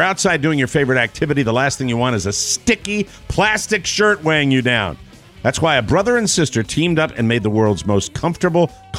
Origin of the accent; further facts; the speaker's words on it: Altenkirchen, Rhineland-Palatinate, Germany; I am from Altenkirchen, Germany.